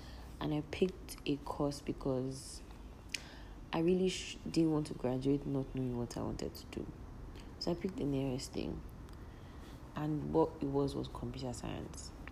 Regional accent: Nigeria; And I'm saying Nigerian because I'm Nigerian, so obviously I can relate.

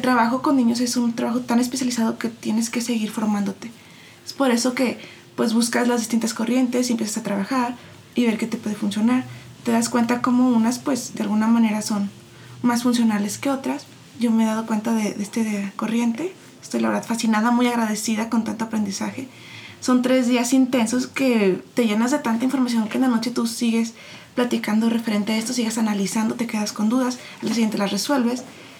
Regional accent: Durango, Mexico; soy de Durango.

